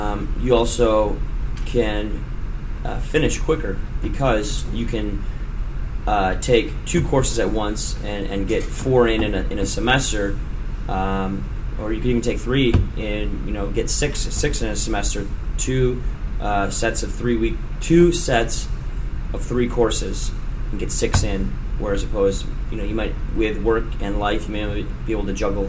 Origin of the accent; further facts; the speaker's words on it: Dearborn, Michigan, United States; Well, actually, I'm actually from Dearborn, too.